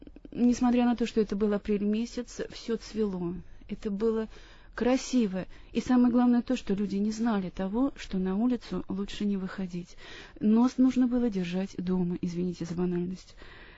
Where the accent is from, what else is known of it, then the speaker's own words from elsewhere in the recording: Uzlovaya, Tula Oblast, Russia; Я из Тульской области, город Узловая.